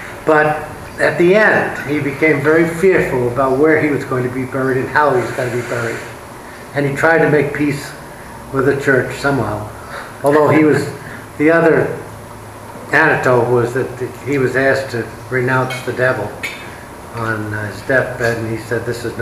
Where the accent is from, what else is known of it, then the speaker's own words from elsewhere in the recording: New York City, New York, United States; I grew up in Brooklyn, and I was taught there were Catholics and non-Catholics, two terms.